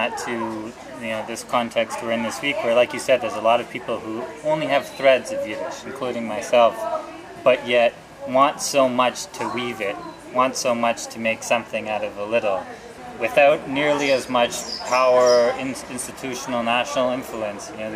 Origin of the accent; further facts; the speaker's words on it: Canada; And now you have generations in America, and I come from Canada